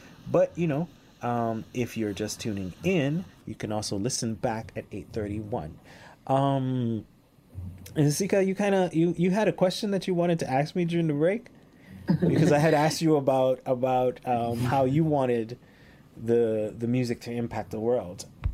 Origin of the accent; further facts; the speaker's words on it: Haiti; it's not Haitian music from the 1990s, which is when I grew up in Haiti.